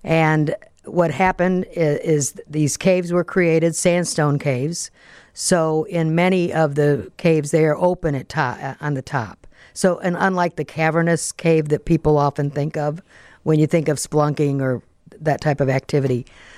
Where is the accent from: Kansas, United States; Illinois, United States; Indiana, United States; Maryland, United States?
Illinois, United States; Bradley; I grew up in Kankakee County.